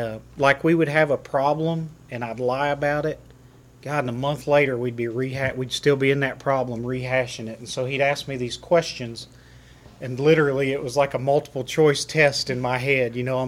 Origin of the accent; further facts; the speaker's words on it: Dayton, Ohio, United States; also born or lived in Russell Springs / Lebanon; now in Murfreesboro, United States; I currently live in Murfreesboro. I was born and raised in Dayton, Ohio. Go Flyers, Elite Eight. I went to high school in Russell Springs, Kentucky.